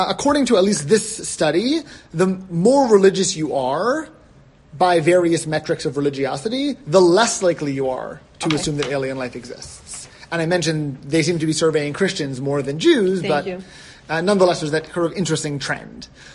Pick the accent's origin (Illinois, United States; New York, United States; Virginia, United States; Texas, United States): New York, United States; New York.